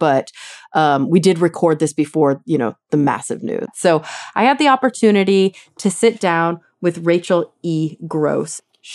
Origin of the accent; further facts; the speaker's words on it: Texas, United States; It definitely, I grew up in Texas and it definitely felt like Texas.